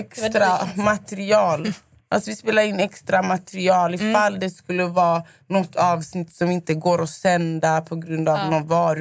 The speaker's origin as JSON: {"language": "Swedish", "country": "Uganda", "said": "Svensk, jag är från Uganda."}